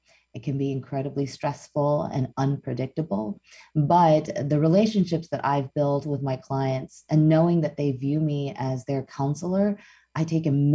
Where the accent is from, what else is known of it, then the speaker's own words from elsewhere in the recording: Chicago, Illinois, United States; But first of all, I'm Korean American. I was born in Chicago, Illinois, and I've lived there my entire life. So there's a fair bit of Chicago in my diet.